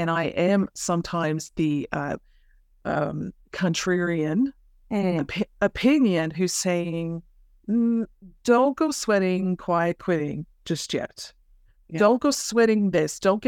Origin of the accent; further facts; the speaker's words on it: Canada; In being a Canadian, unfortunately, sometimes it's hard to get Canadian data.